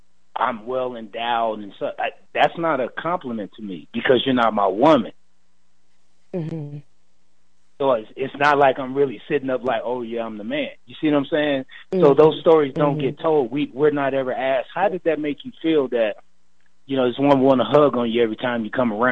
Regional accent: the South, United States; Mind you, I grew up in the South, born and raised.

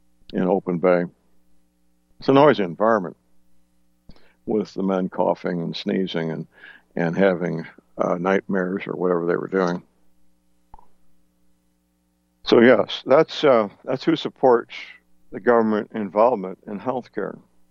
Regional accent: St. Louis, Missouri, United States; moved away as an adult; In the city of St. Louis, my hometown, they had what was called the city hospital.

